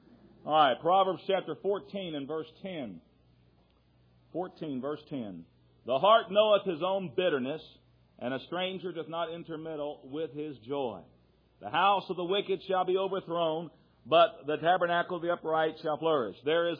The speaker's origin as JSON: {"language": "English", "town": "Wilmington", "region": "Ohio", "country": "United States", "said": "from Wilmington, Ohio"}